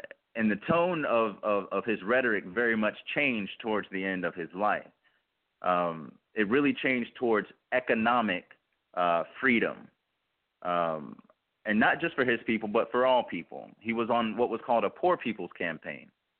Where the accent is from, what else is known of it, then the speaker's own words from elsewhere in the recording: Memphis, Tennessee, United States; born there; I was born in Memphis, Tennessee, and I'm not sure if you guys are familiar with Memphis, but it's a very historic city, a city that is deep with not only history, but a feel about it.